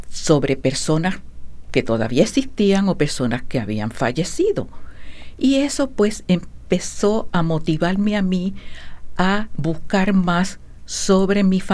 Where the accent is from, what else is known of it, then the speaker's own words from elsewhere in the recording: Bayamón, Puerto Rico; desde pequeña yo hacía viajes con mi familia desde el área metropolitana de Puerto Rico, específicamente de Bayamón, muy cerca de San Juan, y hacíamos unos viajes hacia el pueblo de Yabucoa. El pueblo de Yabucoa, pues, era donde había nacido mi mamá